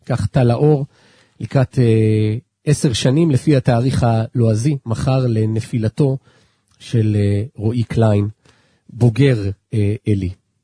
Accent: Ra'anana, Central District, Israel; שנינו אמנם נולדנו באותו היום, שנינו גדלנו והתחנכנו ברעננה, אבל הוא בחינוך הממלכתי דתי, ואני במוסדות החינוך החילוניים בעיר, הוא בבני עקיבא ואני בצופים.

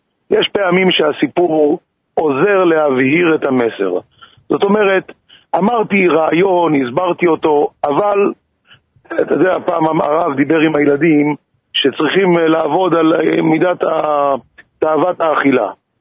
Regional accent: Petah Tikva, Central District, Israel; שאני הייתי ילד, גדלתי בפתח תקווה.

